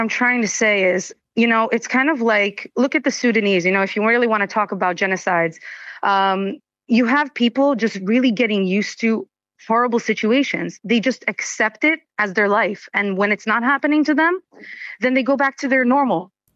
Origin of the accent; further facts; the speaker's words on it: United States; moved away as an adult; now in Israel; as an American expat who made Aliyah, I am very varied in my background.